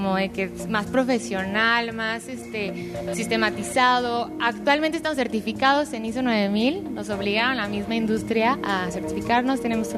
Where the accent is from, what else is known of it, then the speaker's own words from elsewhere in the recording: Celaya, Guanajuato, Mexico; y pues vengo de Celaya.